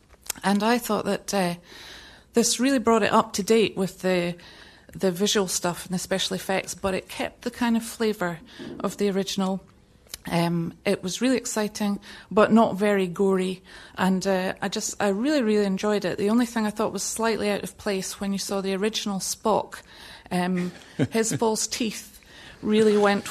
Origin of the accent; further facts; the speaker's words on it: Edinburgh, Scotland, United Kingdom; I'm from Edinburgh.